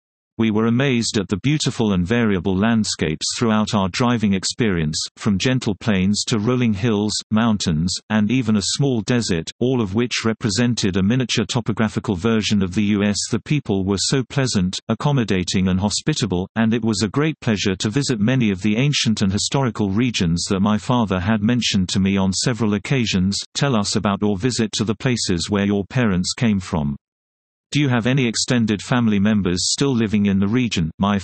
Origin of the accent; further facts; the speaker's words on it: United States; I guess there had been some concern that, as an American, I might not be able to communicate with them